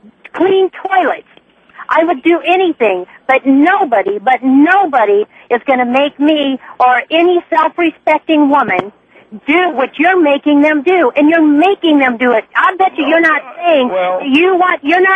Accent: United States; I am not Hispanic. I am white. I'm an American woman.

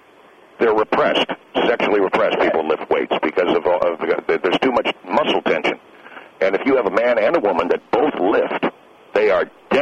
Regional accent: United States; But, sir, I'm a teacher, and I'm an American, and you're an American.

